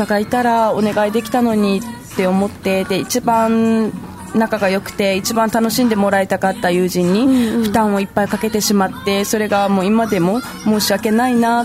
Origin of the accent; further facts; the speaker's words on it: Okinawa, Japan; 私は地元沖縄 で主人は、本土の出身 で結婚式はやっぱり地元の沖縄、私の地元沖縄で挙げたんですけど